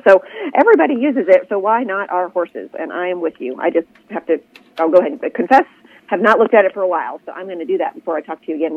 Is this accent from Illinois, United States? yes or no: no; California, United States; we're celebrating the third anniversary of our program out in California, my home state.